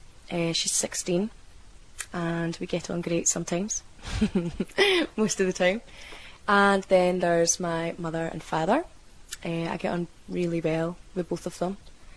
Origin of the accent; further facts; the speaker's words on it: South Queensferry, Scotland, United Kingdom; now in Livingston, United Kingdom; I was brought up in South Queen's Ferry, but just a year ago we moved to Livingston.